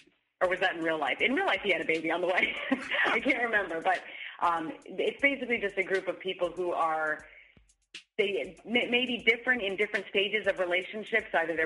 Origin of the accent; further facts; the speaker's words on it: New Hampshire, United States; he was the first person I saw when I was growing up in New Hampshire